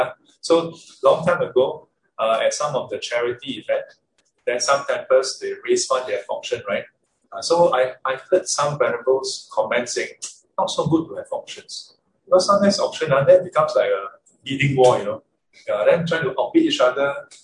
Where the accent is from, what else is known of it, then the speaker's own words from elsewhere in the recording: Singapore; But don't hear from me, I'm Singaporean.